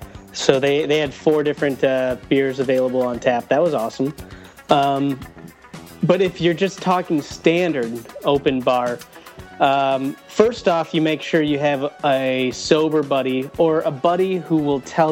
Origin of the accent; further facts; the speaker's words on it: Midwest, United States; I mean, both you and I, JD, we grew up in the Midwest.